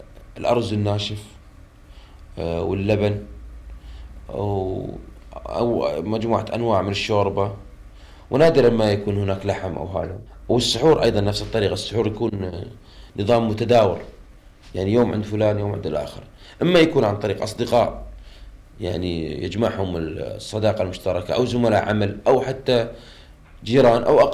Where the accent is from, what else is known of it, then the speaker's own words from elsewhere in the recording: Kuwait; عندنا في الكويت والخليج عموما